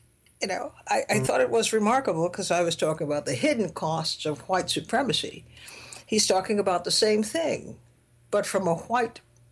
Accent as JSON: {"language": "English", "country": "Trinidad & Tobago", "tie": "born or raised there", "said": "starting at the point of my birth in Trinidad, talking about my experiences growing up in Trinidad, and gradually coming into a consciousness that a lot of what I was experiencing and seeing just wasn't right."}